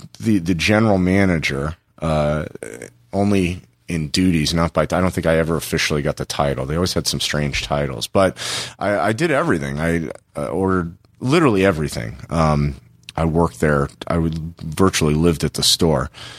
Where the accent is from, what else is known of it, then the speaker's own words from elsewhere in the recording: Los Angeles, California, United States; And then I'm originally from Los Angeles. I moved back home to Los Angeles.